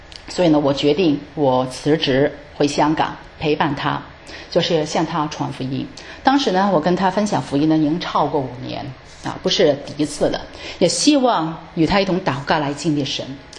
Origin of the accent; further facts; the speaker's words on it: China; 我们还要学习放下我们中国人这种文化。